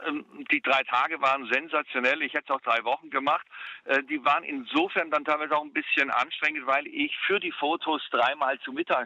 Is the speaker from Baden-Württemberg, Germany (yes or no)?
yes; Nürtingen, Baden-Württemberg, Germany; Ich war da noch Schüler in Nürzingen, wo ich aufgewachsen bin.